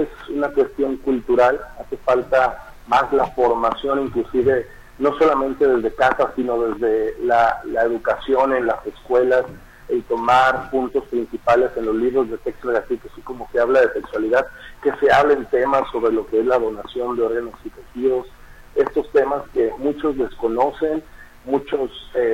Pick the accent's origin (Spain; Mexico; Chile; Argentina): Mexico; a nosotros como mexicanos, jamás nos gustan las imposiciones